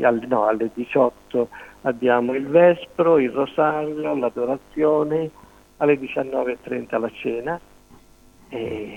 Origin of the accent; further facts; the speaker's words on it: Marciano, Umbria, Italy; Io sono nato a Marciano, vivevo a Marciano